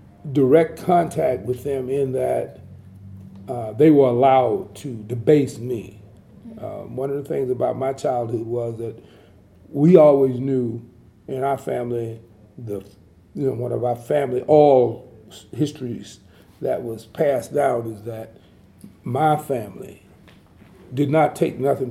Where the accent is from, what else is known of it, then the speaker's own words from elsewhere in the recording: the South, United States; Well, growing up in the South on a farm, working in the fields